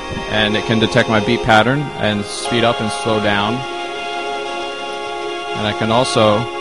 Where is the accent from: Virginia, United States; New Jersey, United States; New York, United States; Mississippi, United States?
Virginia, United States; I'm from Virginia